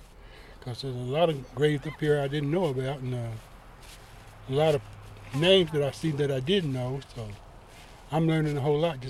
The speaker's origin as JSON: {"language": "English", "town": "Norton", "region": "Virginia", "country": "United States", "lives_now": "Big Stone Gap, United States", "said": "I stay in Big Stone. I'm originally from Norton"}